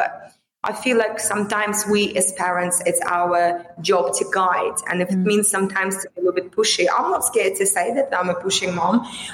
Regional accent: Russia; moved away

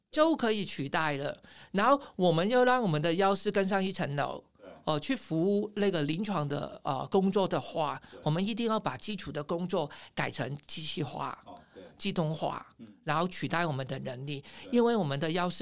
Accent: Hong Kong; 我是香港人哦，我错五个字是很正常的

